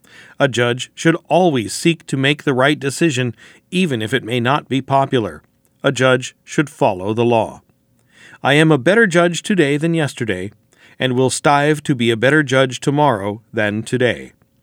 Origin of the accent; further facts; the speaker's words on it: Washington, United States; I grew up in Clallam County and graduated from Port Angeles High School in 1984.